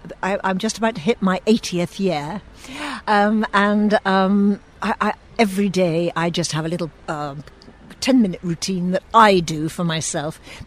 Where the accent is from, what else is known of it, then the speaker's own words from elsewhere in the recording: South West England, United Kingdom; I'm actually from the West Country, Bristol-born, well, Somerset-born and bred Madeira